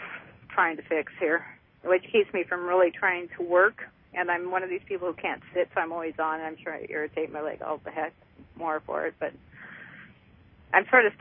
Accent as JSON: {"language": "English", "town": "Vancouver", "region": "Washington", "country": "United States", "said": "I'm from Vancouver, Washington."}